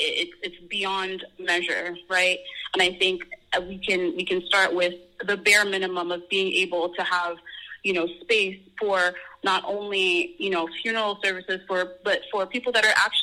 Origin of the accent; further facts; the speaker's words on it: Montreal, Quebec, Canada; I was born and raised in Little Burgundy, and very similar to what you said, growing up, I could walk down the street and see a lot of people that looked like me. I'm a dark-skinned black woman